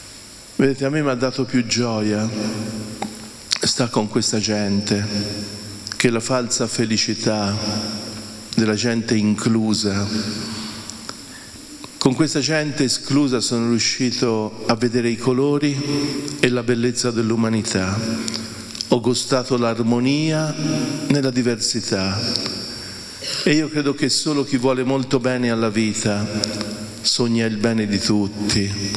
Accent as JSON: {"language": "Italian", "region": "Tuscany", "country": "Italy", "said": "Io amo l'ironia, un po' da toscano a prendere in giro, e noi toscani si prende in giro gli altri, ma prima ci si prende in giro noi."}